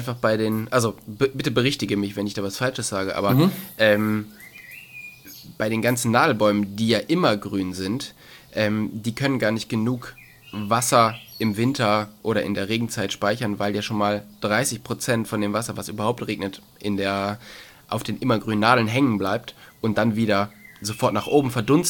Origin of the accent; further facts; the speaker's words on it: North Rhine-Westphalia, Germany; ich komme eigentlich aus dem Raum Köln, Sauerland